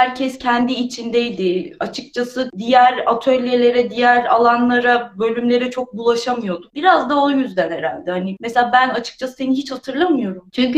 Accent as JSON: {"language": "Turkish", "town": "Akşehir", "region": "Konya", "country": "Turkey", "tie": "born there", "said": "Ben Akşehir doğumluyum."}